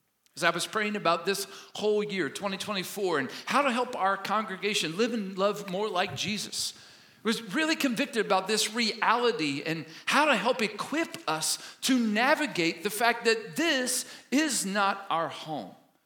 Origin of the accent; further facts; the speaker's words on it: Kentucky, United States; Now, remember, I grew up in Kentucky, right?